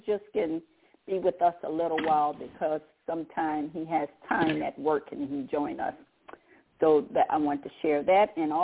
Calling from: Baton Rouge, Louisiana, United States; I'm calling from Baton Rouge, Louisiana.

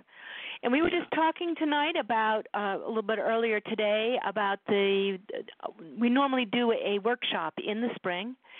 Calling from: Ronan, Montana, United States; I'm calling from Ronan, Montana, where it's getting quite nippy out.

